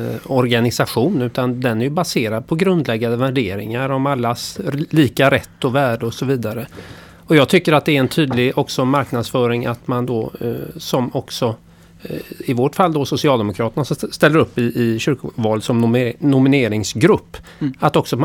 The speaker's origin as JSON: {"language": "Swedish", "town": "Ytterby", "region": "Västra Götaland County", "country": "Sweden", "tie": "born or raised there", "said": "jag är uppväxt i Ytterby utanför Kungälv"}